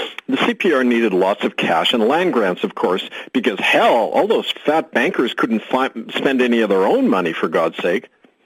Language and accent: English; Winnipeg, Manitoba, Canada; in what is now my hometown of Winnipeg.